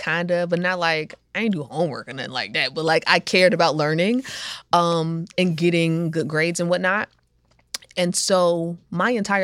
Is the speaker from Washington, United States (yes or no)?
no; Hampton, Virginia, United States; I grew up in Hampton, Virginia. You know, it's a military town. So we've got a little sprinkle of everybody from everywhere.